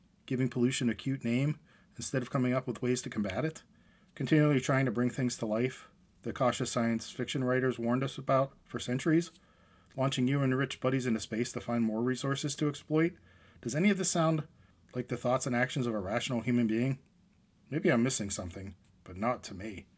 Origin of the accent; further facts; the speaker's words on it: Pittsburgh, Pennsylvania, United States; also born or lived in Erie; I grew up in Pennsylvania, parenthetically Pittsburgh and Erie, in parenthetical, at a time when environmental regulation just began to get implemented.